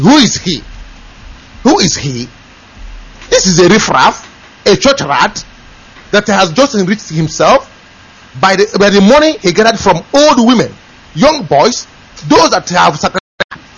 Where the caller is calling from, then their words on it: Bedford, East of England, United Kingdom; I'm calling from Bedford, UK.